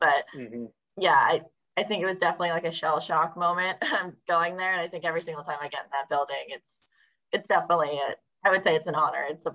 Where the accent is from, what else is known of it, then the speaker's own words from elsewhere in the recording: Seattle, Washington, United States; I grew up in Seattle, so we didn't really know hockey. I watched, you know, the Seahawks, the Mariners, the Storm, the Sonics. That was what I grew up with.